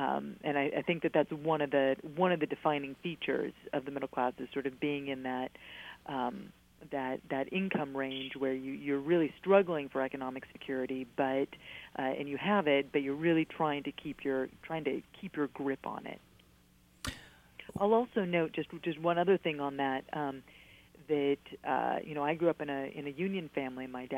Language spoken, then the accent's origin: English; Washington, United States; You know, I grew up out in Washington State. My dad worked at the Boeing plant in Everett out there